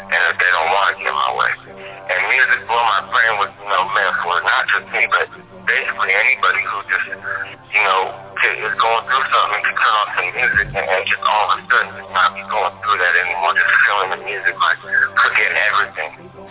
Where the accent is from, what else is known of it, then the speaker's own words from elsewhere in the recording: Santa Rosa, California, United States; Okay, okay. Yeah, I'm from the Bay, man. I'm an independent artist. Santa Rosa, California is my hometown.